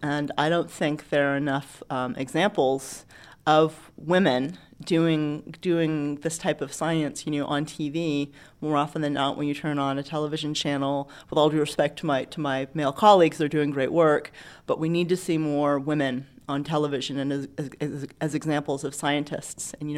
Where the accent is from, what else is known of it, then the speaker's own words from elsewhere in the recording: Bangor, Maine, United States; now in Birmingham, United States; You know, even though I'm not from the South, I'm from Bangor, Maine.